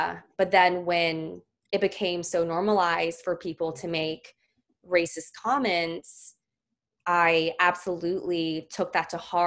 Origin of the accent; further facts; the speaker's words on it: United States; first language English; my English is good because I've lived here my whole life and I'm American and English is my first language